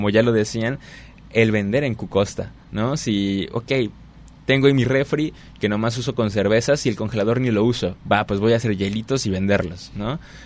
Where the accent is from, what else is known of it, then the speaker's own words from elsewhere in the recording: Guadalajara, Jalisco, Mexico; yo soy de Guadalajara, pero vuelvo después de años de no ir